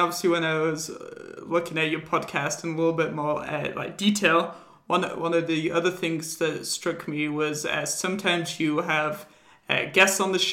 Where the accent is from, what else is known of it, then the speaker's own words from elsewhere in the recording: England, United Kingdom; sort of fell into place because I'm from England. I like tea, right?